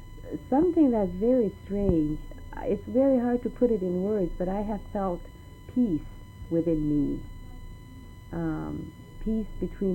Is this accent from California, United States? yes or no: no; Barrow, Alaska, United States; the missionaries that are here right in my hometown. When I experienced this reality of Jesus Christ in Anchorage, it was not here, and I experienced it not in the church, but in my own home, in my bedroom, on my knees.